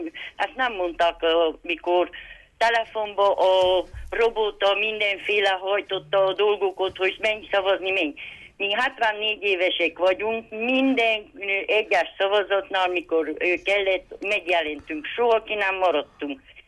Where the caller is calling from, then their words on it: Târgu Secuiesc, Covasna, Romania; Nemegyéből vagyok, Kézivásárhelyről.